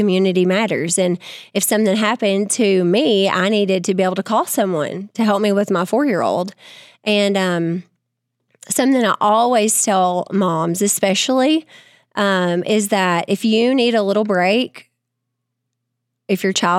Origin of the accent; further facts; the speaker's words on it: Tennessee, United States; moved away as an adult; So I grew up in Tennessee and I moved here in 2018, was it?